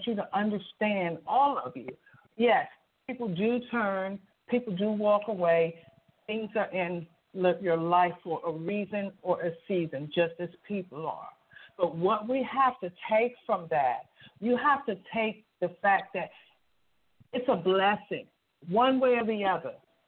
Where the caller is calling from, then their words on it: North Chesterfield, Virginia, United States; I'm calling from North Chesterfield, Virginia.